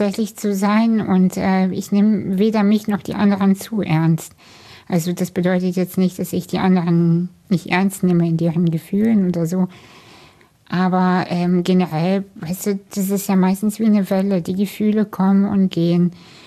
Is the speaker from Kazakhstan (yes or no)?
yes; Kazakhstan; now in Germany; Weil ich komme aus einer Arbeiterfamilie, wir sind aus Kasachstan emigriert.